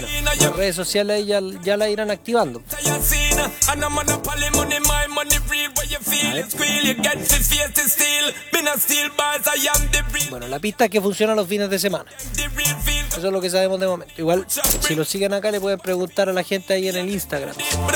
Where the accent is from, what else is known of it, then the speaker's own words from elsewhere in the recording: Cabo Blanco, Los Ríos, Chile; ya me siento oriundo de Cabo Blanco. Aborigen de Cabo Blanco. Toda la vida Cabo Blanco. Ahí nací, mi familia es de Cabo Blanco. Somos todos de Cabo Blanco. Nací y criado en Cabo Blanco. Toda la vida Cabo Blanco, sí.